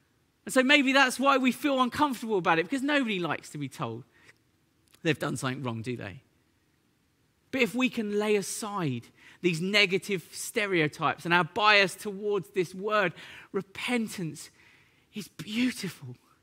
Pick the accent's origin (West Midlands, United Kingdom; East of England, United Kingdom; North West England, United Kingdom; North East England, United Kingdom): East of England, United Kingdom; Which I could say I'm from Essex and I know the pain of telling people you're from Essex.